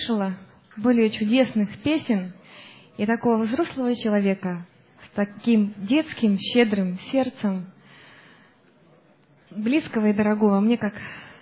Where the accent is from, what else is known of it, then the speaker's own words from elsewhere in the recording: Kaliningrad, Kaliningrad Oblast, Russia; На нем выросли все наши калининградские авторы.